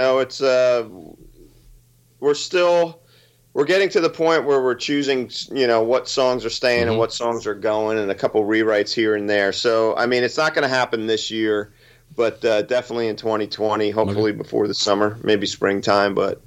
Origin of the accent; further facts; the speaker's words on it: Toms River, New Jersey, United States; I was Christmas shopping in my hometown of Toms River, and I was at the Ocean County Mall